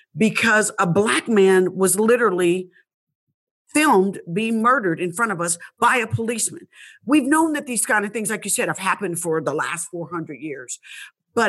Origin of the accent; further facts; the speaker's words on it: Indianapolis, Indiana, United States; No, I'm from Indianapolis, Indiana, right next to the Lou. But I'm Midwest.